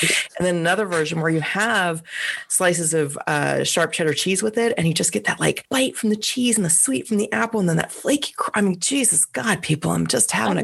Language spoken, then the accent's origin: English; England, United Kingdom; Like, okay, I grew up in England. I lived in Europe. I studied in Europe.